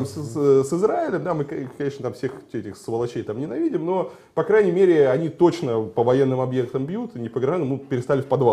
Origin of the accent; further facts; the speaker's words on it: Russia; Я говорю, из России.